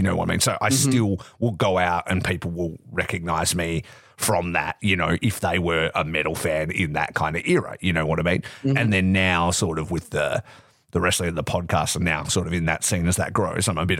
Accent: Perth, Western Australia, Australia; So I'm from Perth, Western Australia.

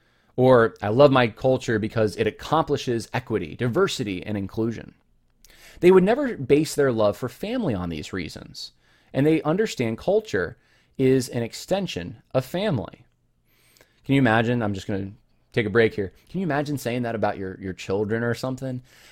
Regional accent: California, United States; born there; So I was born actually in California.

